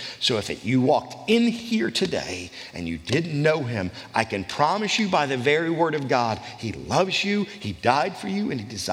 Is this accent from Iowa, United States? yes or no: no; Ohio, United States; Growing up in Ohio and moving south, the reason I didn't know much different was because they treated me like family from the very first day.